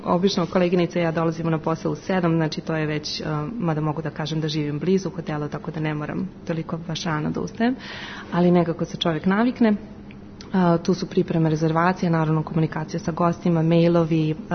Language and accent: Serbian; Belgrade, Serbia; moved away as an adult; now in Vienna, Austria; dolazim iz Srbije, iz Beograda. U Beču živim od 2013. godine